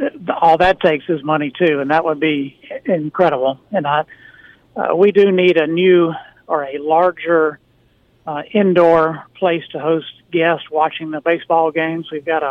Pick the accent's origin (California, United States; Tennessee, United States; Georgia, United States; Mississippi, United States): Mississippi, United States; Hattiesburg; I grew up in Hattiesburg, and even people I grew up with or have known all my life around the Hattiesburg area